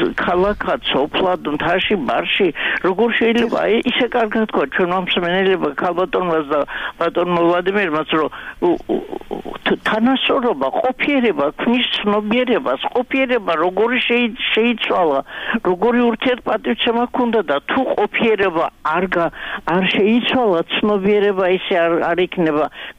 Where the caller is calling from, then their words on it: Imereti, Georgia; იმერეთიდან გირეკავთ, მაგრამ ასე უსიყვარულოდ არ შეიძლება ცხოვრება.